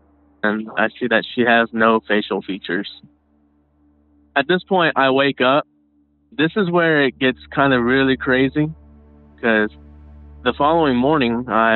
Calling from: Dallas, Texas, United States; I'm calling in from Dallas, Texas.

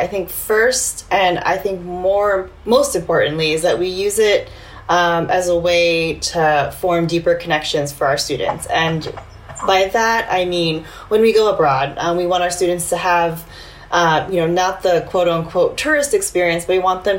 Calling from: Honolulu, Hawaii, United States; I am in Honolulu, Hawaii

